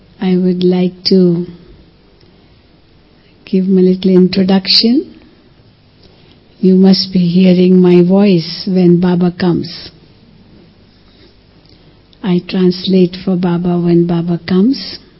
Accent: Mumbai, Maharashtra, India; now in Madhuban, India; 39 years, 38 years. And originally I'm from Mumbai, but I've lived here for half my life

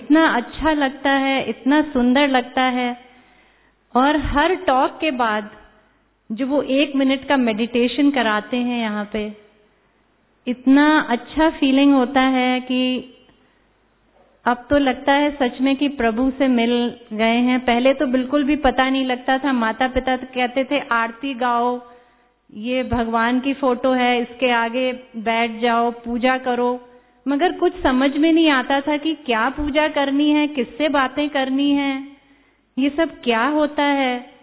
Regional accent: Lucknow, Uttar Pradesh, India; मैं लखनऊ से आई हूँ।

